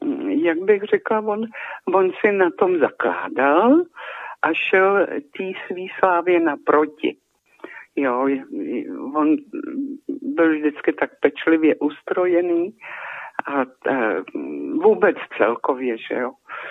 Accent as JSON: {"language": "Czech", "town": "Nejdek", "region": "Karlovy Vary Region", "country": "Czechia", "said": "A já jsem řekla, že jsem z Nejdku"}